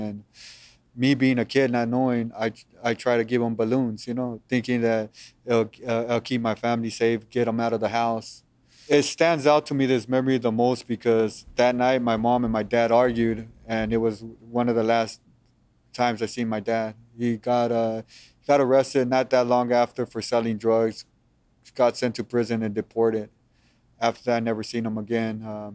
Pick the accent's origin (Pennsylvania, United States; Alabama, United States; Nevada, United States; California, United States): California, United States; Los Angeles; My parents are from Mexico. So when they came over here, I was born in Los Angeles, Long Beach. I grew up in Southeast Los Angeles.